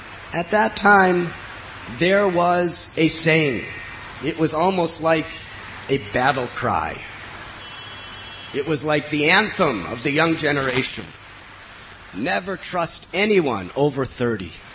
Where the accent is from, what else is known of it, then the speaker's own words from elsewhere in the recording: United States; I was brought up in the United States of America in a moderately wealthy family where we had anything, anytime